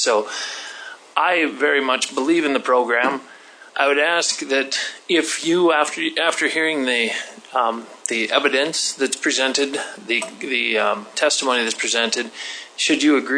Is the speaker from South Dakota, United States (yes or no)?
yes; Clark, South Dakota, United States; My hometown is Clark.